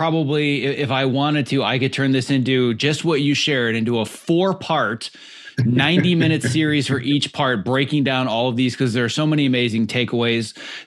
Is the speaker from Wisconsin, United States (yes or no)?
yes; Wisconsin, United States; I was from Wisconsin, so give or take, same general area, but yeah.